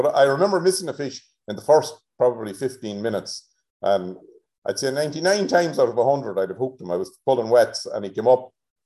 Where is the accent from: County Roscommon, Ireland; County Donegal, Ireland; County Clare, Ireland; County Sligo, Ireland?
County Sligo, Ireland; Tubbercurry; But I grew up in Tubbercurry in Sligo, so my fishing started on the Moy